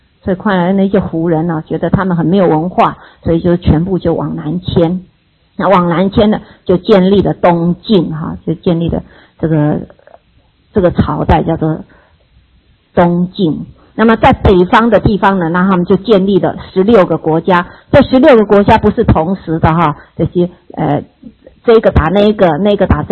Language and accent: Chinese; Taiwan; 我们台湾人称我们叫什么人？河洛人哈。